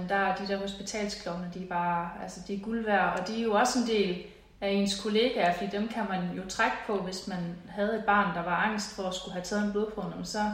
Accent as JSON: {"language": "Danish", "town": "Sønderborg", "region": "Region of Southern Denmark", "country": "Denmark", "said": "Jeg var hernede fra Sønderborg."}